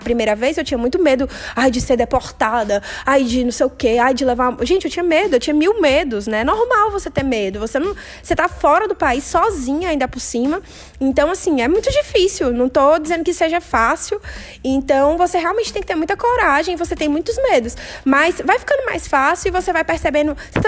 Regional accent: Brazil; Eu sou brasileira, eu moro no exterior, e eu estou dizendo, não dá pra defender.

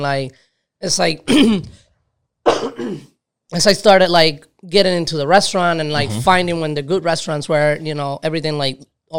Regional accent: San Juan, Puerto Rico; born there; I was born in Puerto Rico.

